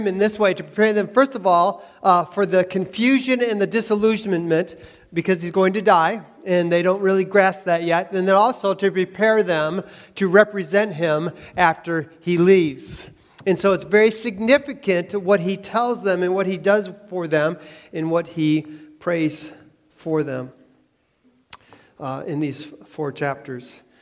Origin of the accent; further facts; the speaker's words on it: Lansing, Michigan, United States; down the street from where I grew up in Lansing, Michigan